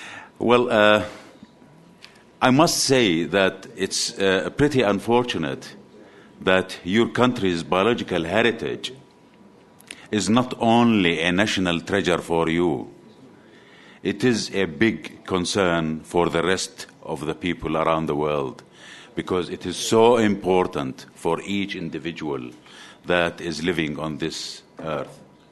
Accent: Jordan; I come from Jordan. Jordan is a very small country, about 5% of Brazil.

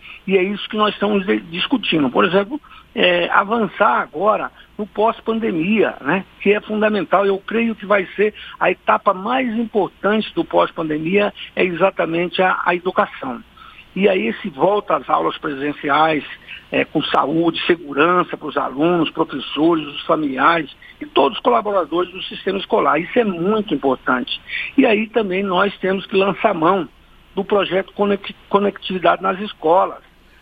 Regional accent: Mato Grosso, Brazil; eu sou do Mato Grosso. O Mato Grosso hoje é o estado da agricultura com tecnologia de ponta.

